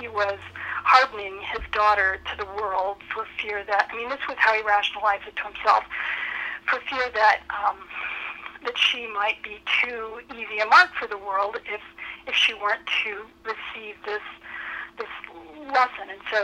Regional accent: Kansas City, Kansas, United States; But where I grew up in Kansas City, Kansas, in a part of Kansas City, Kansas called Turner.

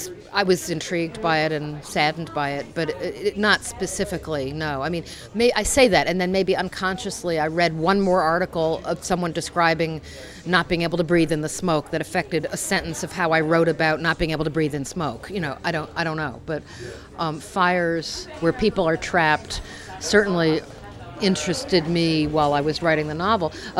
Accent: Forest Hills Gardens, New York, United States; I grew up in Forest Hills Gardens, surrounded by people with numbers on their arms and accents.

